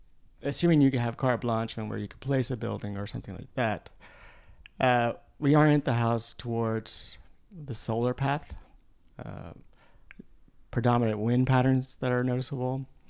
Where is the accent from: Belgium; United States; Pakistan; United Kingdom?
United States; Virginia; Growing up in Virginia, actually, I was thinking about this the other day. Actually, I grew up in a small farmhouse where we had just a screened porch